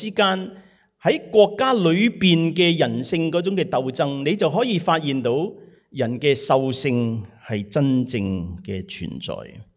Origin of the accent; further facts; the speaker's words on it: Guangdong, China; 特別我哋廣東人嚇，係咪啊？